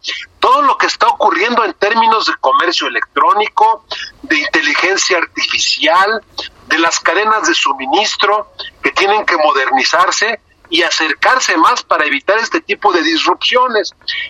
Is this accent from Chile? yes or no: no; Mexico; los que estamos en el banquillo de los acusados somos los mexicanos